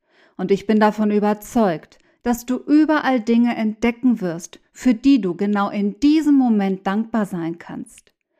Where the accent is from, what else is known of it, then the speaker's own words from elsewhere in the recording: Mexico; moved away as an adult; now in Germany; die Freiheit und Sicherheit, die ich in einem Land wie Deutschland genießen kann und die in meinen letzten Jahren in meiner Heimat Mexiko nicht mehr gegeben waren.